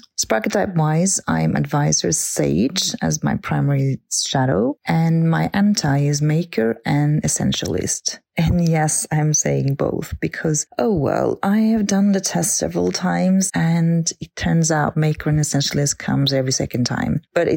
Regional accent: Norway; from Norway

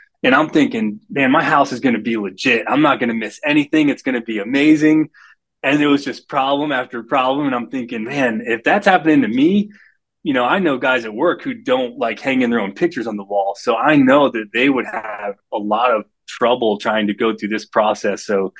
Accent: Florida, United States; I'm a huge fan, especially growing up in Florida. I came to Georgia and I was like, whoa, all the houses here are wood frame.

